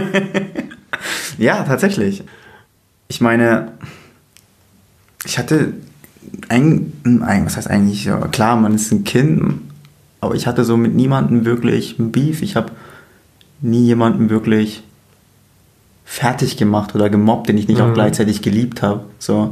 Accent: Bavaria, Germany; Ich komme aus Bayern, Alter.

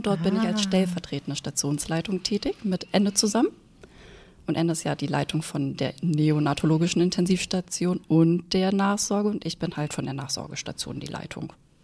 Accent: Lower Saxony, Germany; bin 32 Jahre alt, also genau 31 Jahre jünger als Anne. Und ich bin in der Nähe von Göttingen aufgewachsen, zwischen Göttingen und Hannover ungefähr. Und habe auch da meine Ausbildung gemacht.

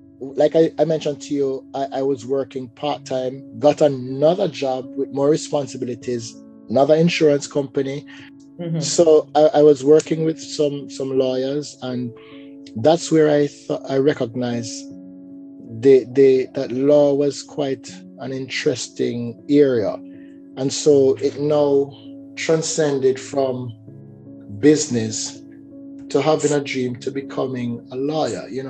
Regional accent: Jamaica; So far, you know, as Jamaican, you say, oh, Europe is so far away. The US is just right there, but Europe is just so far away.

